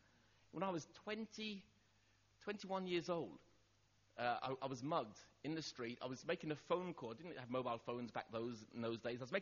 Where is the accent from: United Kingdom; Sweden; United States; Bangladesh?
United Kingdom; London; that's what you do when you're a young teenager growing up in London.